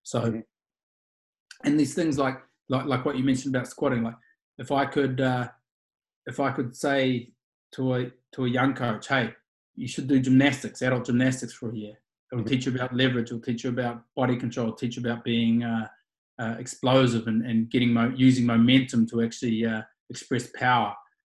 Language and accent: English; New Zealand; maybe it was being a New Zealander and the drinking culture in New Zealand or something like